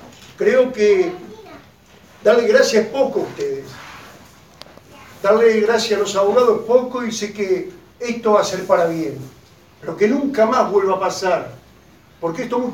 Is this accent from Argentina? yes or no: yes; Argentina; somos una familia, somos argentinos y hay trabajadores.